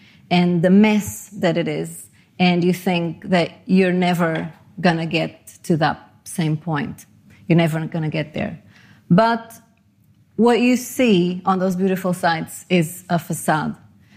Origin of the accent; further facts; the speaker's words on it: Portugal; also born or lived in Panama; now in London, United Kingdom; I grew up in Portugal and Panama, and I have lived in London for almost 11 years now with my husband and my son